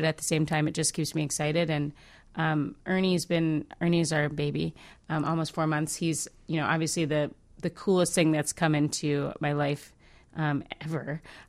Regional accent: Evanston, Illinois, United States; born there; also born or lived in Connecticut / Michigan / Arizona; I was born here. I was born in Evanston, but I lived in Connecticut. I went to Michigan. I lived in Arizona, and I never just really felt like it was where I was supposed to be.

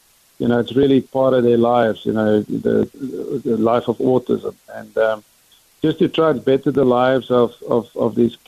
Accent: England, United Kingdom; now in United States; you know, with autism, you know, growing up in England and then moving over here

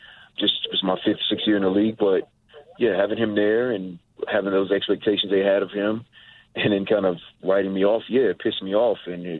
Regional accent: Virginia, United States; I'm from Virginia and I'm used to the cold

